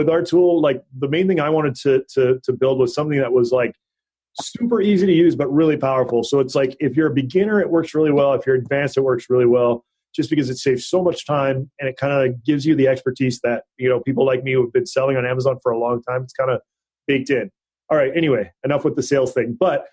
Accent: Hawaii, United States; I grew up in Hawaii. I got lots of those pictures of my own

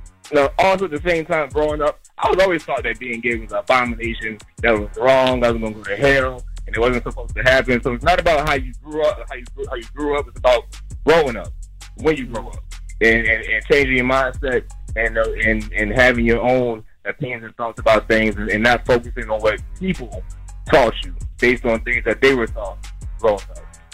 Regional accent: Southern United States, United States; I'm a DJ from the Dirty South, and I want to send him some flowers from the South, man.

